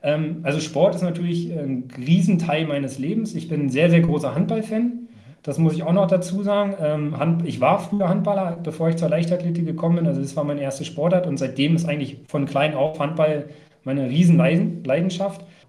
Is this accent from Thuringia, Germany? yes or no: no; Werder, Brandenburg, Germany; Ich komme aus Werder.